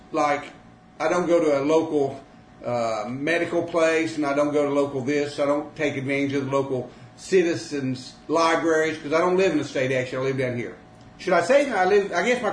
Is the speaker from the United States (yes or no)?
yes; Oklahoma, United States; also born or lived in Texas; now in Puerto Vallarta, Mexico; lived in Texas for 10 years prior to moving here to Puerto Vallarta, 4 years ago, okay? But prior to that, I was from Oklahoma